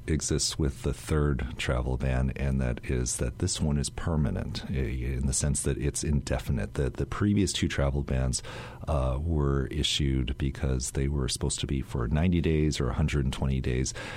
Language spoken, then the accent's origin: English; United States; many people who are minorities, of which I myself am included, I'm Chinese American.